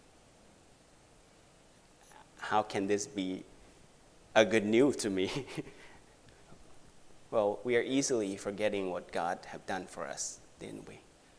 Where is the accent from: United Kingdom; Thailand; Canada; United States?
Thailand; As you can tell, my accent's probably not from around here. So I'm Thai. I'm from Thailand. And I was Buddhist at the age of 17.